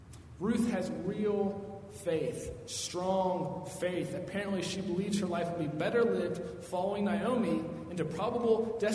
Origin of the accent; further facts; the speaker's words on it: United States; I'm American. I don't like being emotional in front of people.